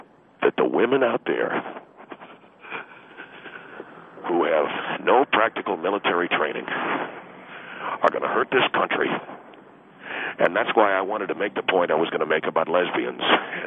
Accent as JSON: {"language": "English", "town": "San Diego", "region": "California", "country": "United States", "said": "I come from San Diego, California."}